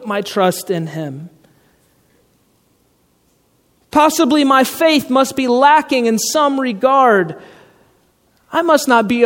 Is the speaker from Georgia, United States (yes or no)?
yes; Georgia, United States; It's Georgia. I grew up in Georgia. It's hot.